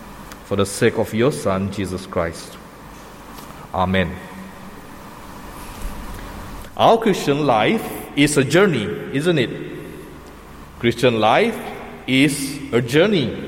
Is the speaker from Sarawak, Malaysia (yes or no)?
yes; Kuching, Sarawak, Malaysia; I am originally from Kuching. I grew up in Kuching.